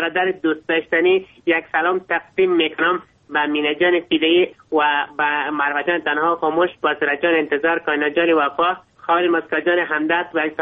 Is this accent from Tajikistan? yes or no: no; Logar, Afghanistan; من یک افغان هستم، از ولایت لوگر با شما خوش کلام هم کلام هستم.